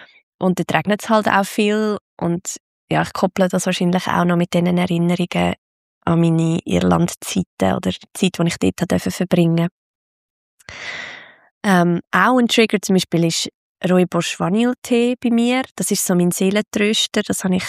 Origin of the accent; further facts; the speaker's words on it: Zug, Switzerland; Er erinnert mich an den Zug, an meine Heimat, an meinen Wohlfühlort, an meine vielen Momente am See